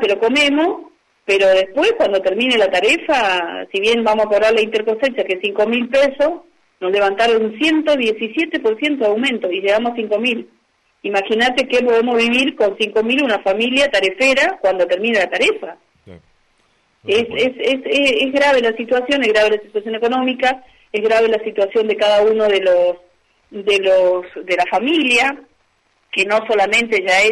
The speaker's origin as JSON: {"language": "Spanish", "country": "Argentina", "said": "nuestra Constitución dice que nosotros como argentinos, como ciudadanos, como vecinos"}